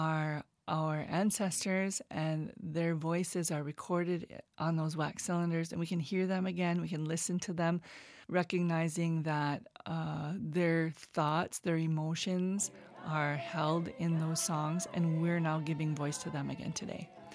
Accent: Minnesota, United States; I'm from Fond du Lac Reservation. And I'm Eagle Clan, I'm a Mide, a first degree Mide

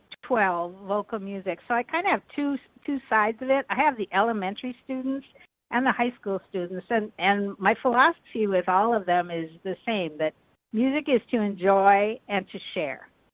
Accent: Hawley, Minnesota, United States; Well, I grew up in Hawley, Minnesota, which is by Moorhead.

